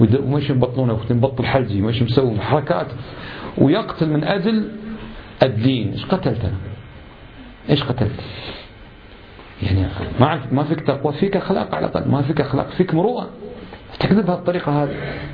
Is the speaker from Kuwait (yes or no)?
yes; Kuwait; أنا واحد من الكويت